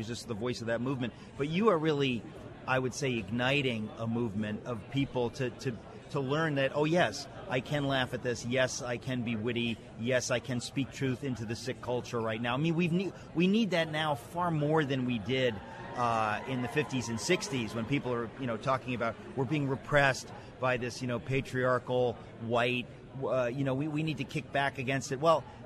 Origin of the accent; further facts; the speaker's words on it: Danbury, Connecticut, United States; Because I grew up in Danbury, Connecticut, and right next door is Newtown, Connecticut